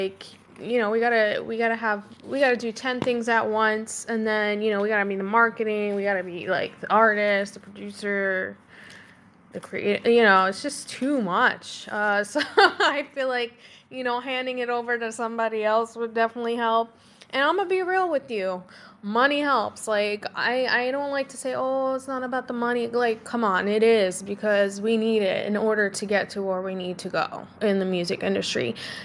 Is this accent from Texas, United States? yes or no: no; New York City, New York, United States; I'm from New York. I'm from the Bronx. I kind of, that's like the culture, right?